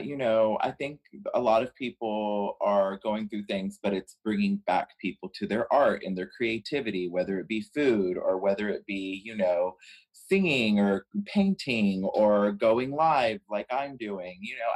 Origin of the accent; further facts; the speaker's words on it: Houston, Texas, United States; So yeah, I'm from Houston, the Houston area, I guess, really the Gulf Coast.